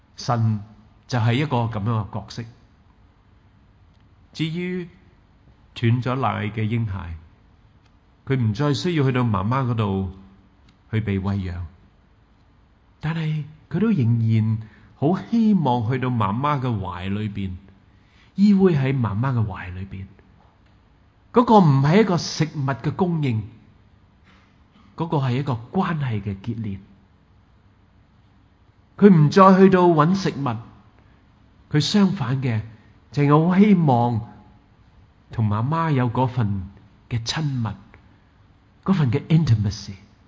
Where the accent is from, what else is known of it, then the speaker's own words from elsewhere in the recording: Hong Kong; 好厉害啊！我哋香港人全部拥有晒，我哋喺边度系可以宁静咧？